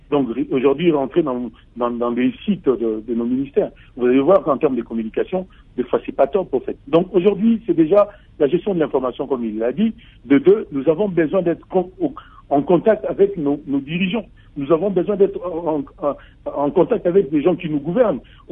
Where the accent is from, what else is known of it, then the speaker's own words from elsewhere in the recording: DR Congo; Mais je ne dis juste une chose, nous sommes tous des Congolais.